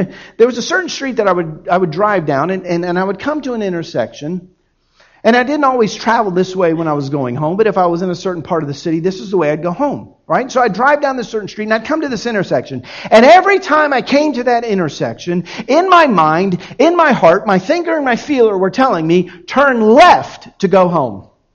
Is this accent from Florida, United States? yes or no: yes; Miami, Florida, United States; now in Dallas, United States; I grew up in Miami, and everything in Miami is on a grid.